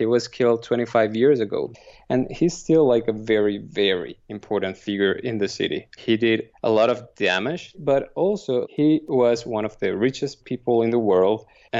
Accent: Medellin, Antioquia, Colombia; I'm from Medellin. I lived those years. I've been reading about this all my life because it's part of my identity, right? I grew up in this very dangerous city.

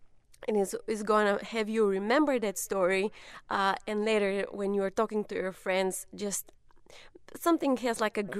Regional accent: Bulgaria; English is a second language; And I'm originally from Bulgaria, which is in southeastern Europe.

